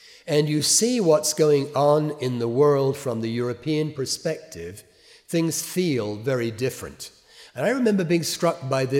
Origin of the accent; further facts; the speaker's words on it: England, United Kingdom; born there; I was born in England, and my father lives in Malta.